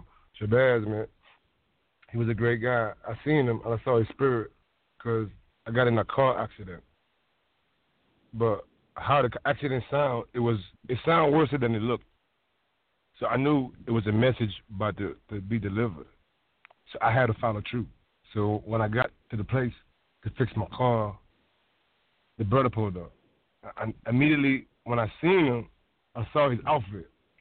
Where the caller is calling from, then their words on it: North Carolina, United States; I'm calling from North Carolina.